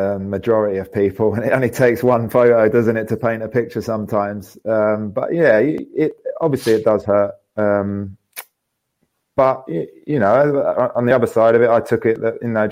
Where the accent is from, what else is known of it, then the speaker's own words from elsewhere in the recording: Hastings, South East England, United Kingdom; Obviously, wasn't old enough growing up in Hastings.